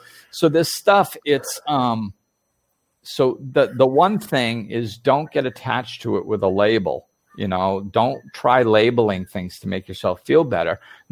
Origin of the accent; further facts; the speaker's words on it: Massachusetts, United States; with brown hair and blue eyes, and I grew up in Massachusetts, that's who I am.